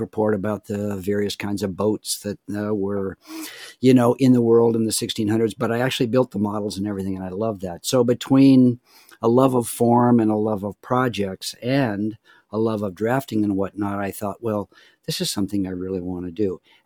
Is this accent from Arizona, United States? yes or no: yes; Tucson, Arizona, United States; Anyway, I loved growing up in Tucson. It was great. My family was from New England.